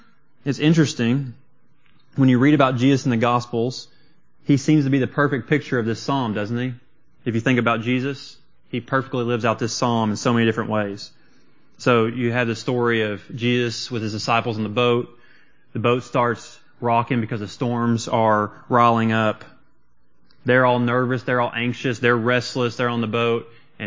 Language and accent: English; London, Kentucky, United States; it seems to be very similar to my hometown, London, Kentucky